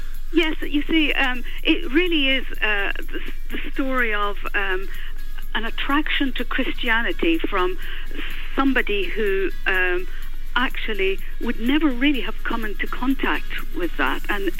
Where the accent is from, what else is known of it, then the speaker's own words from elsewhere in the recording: Iran; moved away; also born or lived in Switzerland; And so obviously we relocated to Iran in the 60s, and I lived there, but subsequently came over to Britain to do a doctorate in English literature, and then went back